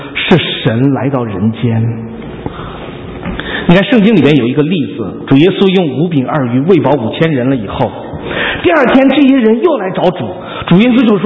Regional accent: China; 我去大陆的时候，我们大陆那边不是有一个团契吗？

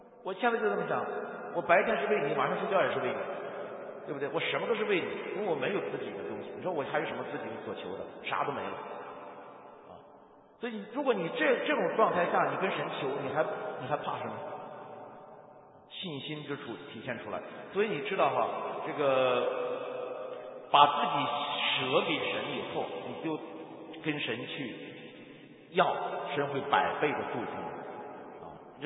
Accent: China; 在中国农村，我在农村长大，农村小孩子见了鬼都会疯癫。

